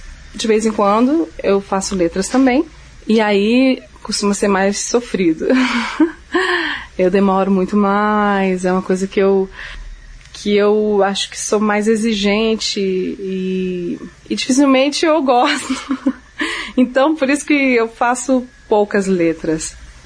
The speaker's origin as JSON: {"language": "Portuguese", "region": "Rio de Janeiro", "country": "Brazil", "tie": "born or raised there", "also_born_or_lived": "Belém / Curitiba", "lives_now": "Brasília, Brazil", "said": "eu me sinto bem brasileira, porque eu nasci em Belém, eu fui pequenininha para o Rio de Janeiro, eu moro em Curitiba, hoje eu moro em Brasília"}